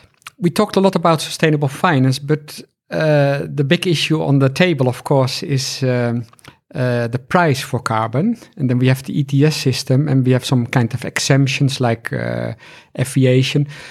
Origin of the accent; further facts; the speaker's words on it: Netherlands; English is a second language; I'm from the Netherlands and we are discussing extending Schiphol, our airport